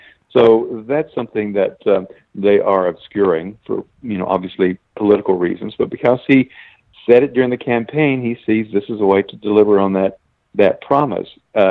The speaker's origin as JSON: {"language": "English", "region": "Tennessee", "country": "United States", "tie": "born or raised there", "said": "in my home state of Tennessee, and in Florida, and South Carolina, and Alabama, to come in and do business here."}